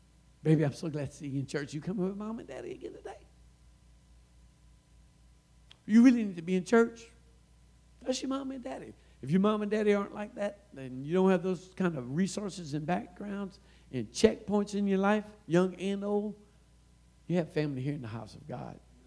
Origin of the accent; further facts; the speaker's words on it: Louisiana, United States; I'm from Louisiana. I have my immediate family here. I got to run a long ways to get my mama a hug. About 700 plus miles to get my mama to hug me.